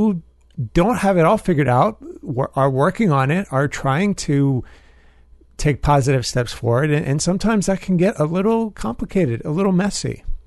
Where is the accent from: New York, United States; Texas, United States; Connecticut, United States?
New York, United States; born there; I was born in New York, some of you know. So I have some allegiances. So it's not like I'm a fair weather fan for the Mets